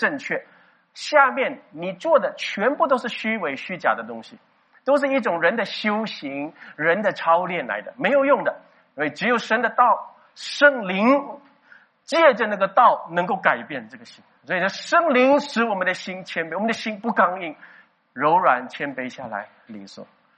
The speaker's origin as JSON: {"language": "Chinese", "country": "Singapore", "said": "但是我们是新加坡人啊，我们新加坡的品牌。"}